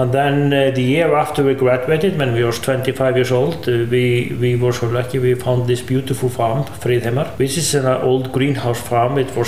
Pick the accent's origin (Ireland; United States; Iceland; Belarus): Iceland; Reykjavík, Capital Region; I'm from Reykjavík.